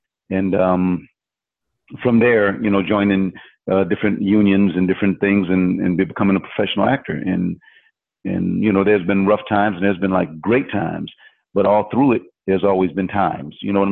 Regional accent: Lackawanna, New York, United States; which is in Lackawanna, New York, my hometown.

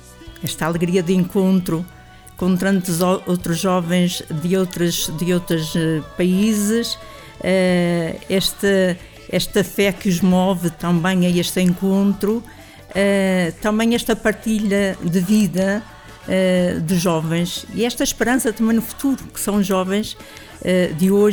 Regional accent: Cardeles, Viana do Castelo, Portugal; sou natural de Cardeles, concelho e distrito de Viana do Castelo.

